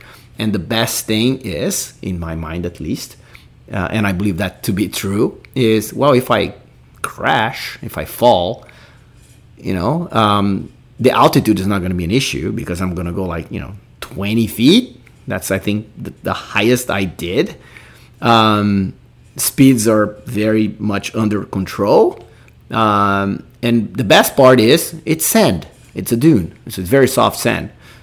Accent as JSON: {"language": "English", "country": "Brazil", "tie": "born or raised there", "said": "growing up in Brazil"}